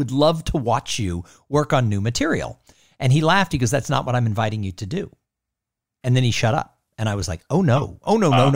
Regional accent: Los Angeles, California, United States; I grew up in Los Angeles, 14 miles from Hollywood.

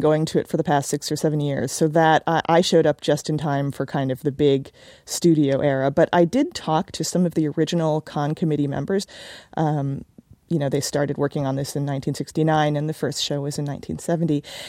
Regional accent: Washington, District of Columbia, United States; they've rebuilt parts of my hometown, Washington, D.C. It's set in 1984, and they've rebuilt a bunch of things from 1984 that I remember from when I was a kid.

